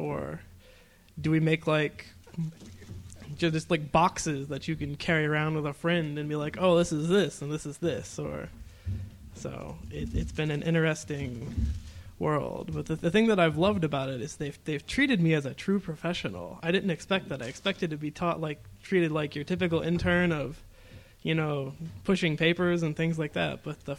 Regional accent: Indiana, United States; I'm not actually from Illinois. I live in Indiana. I'm not that far away, though.

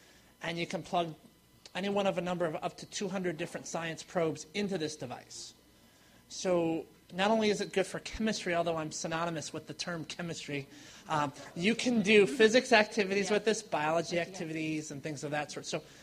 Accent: Illinois, United States; Wow, it's a pleasure to be back in my home state of Illinois.

